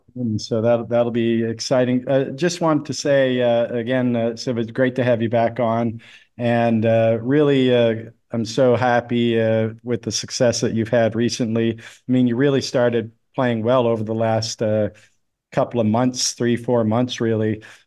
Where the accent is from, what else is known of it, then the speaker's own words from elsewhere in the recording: Canada; It's like summer in Canada, where I'm from. I'm Canadian.